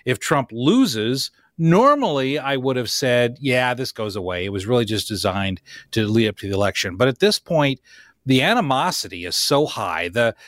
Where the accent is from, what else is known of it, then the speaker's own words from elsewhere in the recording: West Frankfort, Illinois, United States; Hey, I'm from Southern Illinois.